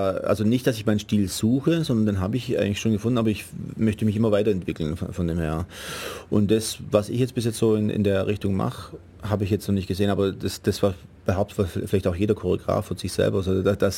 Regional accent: Italy; now in Germany; Nee, ich bin Italiener.

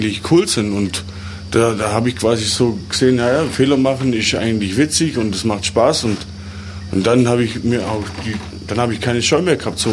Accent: Möcklingen, Baden-Württemberg, Germany; Jein, ich komme aus Möcklingen. Das ist so ein Vorort.

